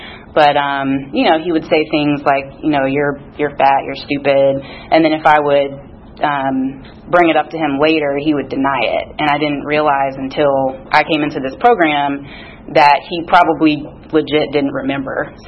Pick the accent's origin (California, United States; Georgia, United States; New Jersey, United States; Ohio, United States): Georgia, United States; Augusta; I'm originally from Augusta, Georgia. I was born in the late 80s, early 90s, or born in the late 80s, so raised in the 90s there. And I like to start off my story by saying that I'm biracial. So my dad was black and my mom is white.